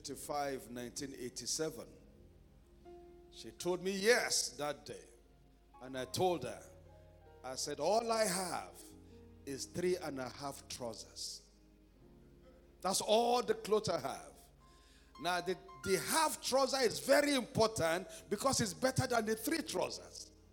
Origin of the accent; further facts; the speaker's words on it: Ojo, Lagos, Nigeria; One man we grew up together in Ojo came to me